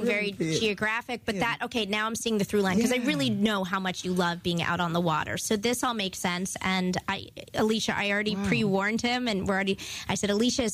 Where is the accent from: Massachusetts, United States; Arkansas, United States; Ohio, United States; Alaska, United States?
Massachusetts, United States; Boston; So I'm from the Boston area